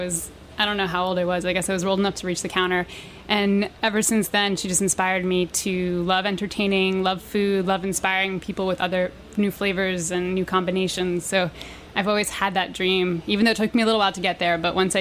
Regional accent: New York City, New York, United States; I grew up in New York City.

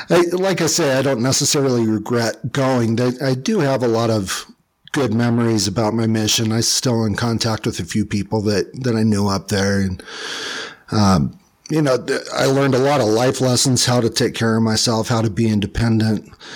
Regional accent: Utah, United States; I grew up in the Salt Lake Valley. I still live in Utah, just west of Salt Lake now. But I was out on the west side of the valley.

